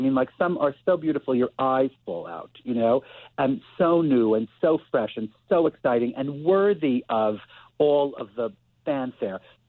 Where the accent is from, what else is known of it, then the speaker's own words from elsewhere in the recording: New York, United States; And like growing up in New York, being around all of these wonderful cabaret performers